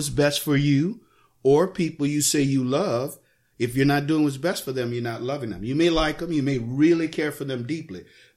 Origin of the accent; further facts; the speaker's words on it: New Orleans, Louisiana, United States; moved away as an adult; now in Lathrop, United States; I'm from New Orleans, Louisiana. Born and raised.